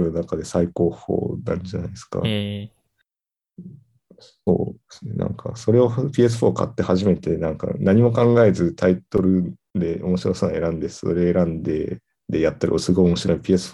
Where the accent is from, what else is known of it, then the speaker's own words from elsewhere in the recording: Kagoshima, Japan; まあ、自分は鹿児島出身なんで、まあ、大体何言ってるか分かるっていうのが。